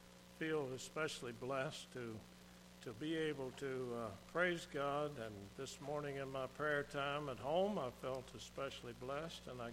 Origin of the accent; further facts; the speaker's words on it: Kentucky, United States; As a child growing up in Kentucky.